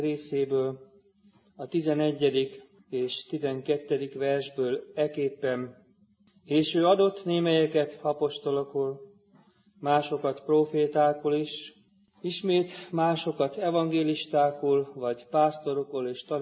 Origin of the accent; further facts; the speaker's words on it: Transdanubia, Hungary; Én a Dunántúlról származom, ott élnek a szüleim mind a mai napig egy nagy községben